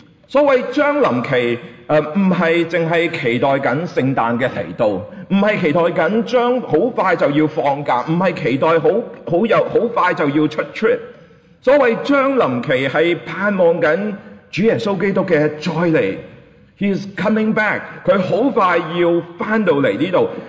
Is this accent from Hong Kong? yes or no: yes; Hong Kong